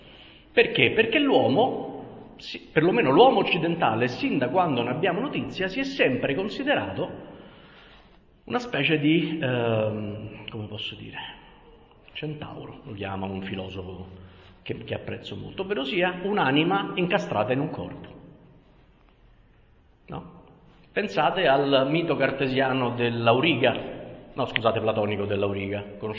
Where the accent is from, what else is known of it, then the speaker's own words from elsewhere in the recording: Rome, Lazio, Italy; Essendo romano, spesso su sta frase mi inceppo